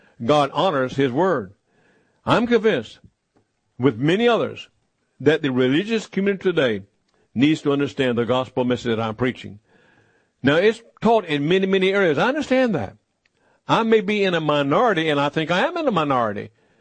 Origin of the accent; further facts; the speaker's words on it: United States; I'm an American. I was born here. I was raised here. I love this nation.